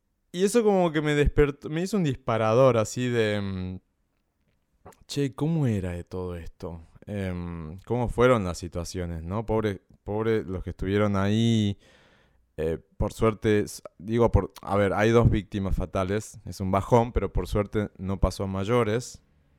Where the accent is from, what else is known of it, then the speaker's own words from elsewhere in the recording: Salta, Argentina; yo como soy de Salta y crecí allá toda mi niñez, toda mi adolescencia